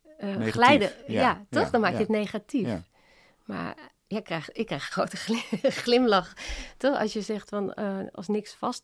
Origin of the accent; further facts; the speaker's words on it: Hengelo, Overijssel, Netherlands; also born or lived in The Hague / Het Gooi; Zo op mijn 12e verhuisde ik. Dus ik ben geboren in Den Haag, dan gingen we naar Hengelo. En op mijn 12e verhuisden we naar het Gooi.